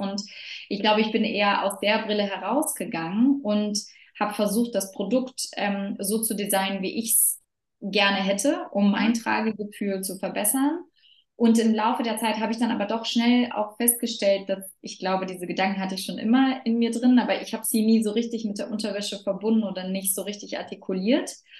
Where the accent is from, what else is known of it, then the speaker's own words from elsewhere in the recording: Berlin, Germany; komme aus Berlin und bin auch gebürtige Berlinerin